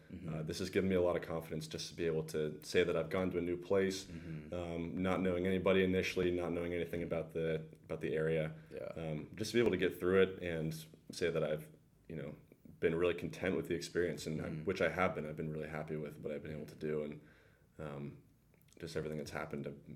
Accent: Maine, United States; And growing up in Maine, I had access to both the ocean and the mountains

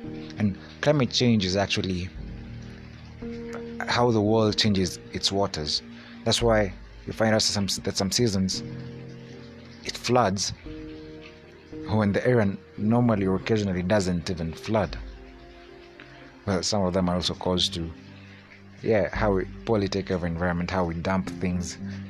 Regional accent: Kenya; I think that being Kenyan, we cannot do it.

